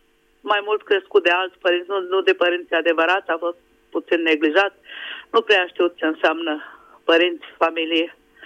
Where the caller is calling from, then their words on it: Budapest, Hungary; Vă sunt din Budapesta.